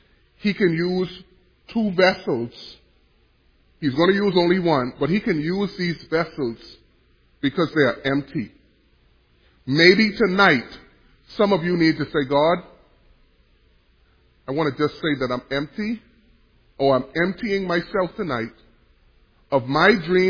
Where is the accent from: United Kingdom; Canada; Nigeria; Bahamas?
Bahamas; I'm from the Bahamas, so, you know, I love the ocean.